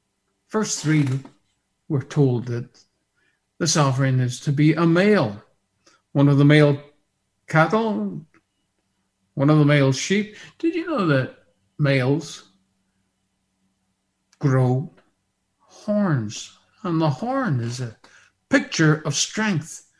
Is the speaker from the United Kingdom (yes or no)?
no; Ireland; Oh, in my home in Ireland, my home country of Ireland, that's what they do.